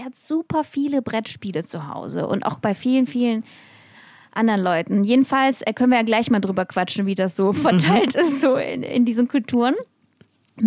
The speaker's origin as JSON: {"language": "German", "country": "Russia", "said": "wenn ich als Russin nicht weiß, was ein russischer Pfannkuchen ist"}